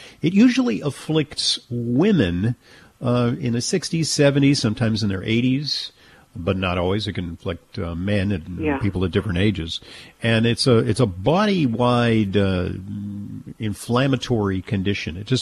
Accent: Manhattan, New York, United States; Let's start with the call from Carol in my hometown of Manhattan, New York.

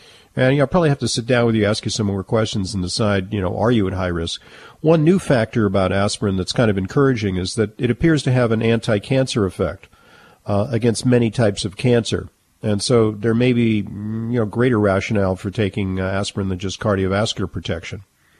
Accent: California, United States; I'm from Southern California, so we have a place called Arcadia.

